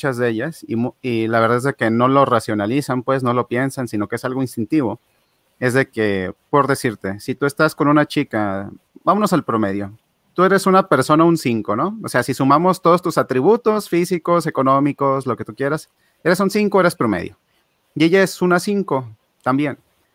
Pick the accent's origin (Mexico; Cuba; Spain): Mexico; yo soy de México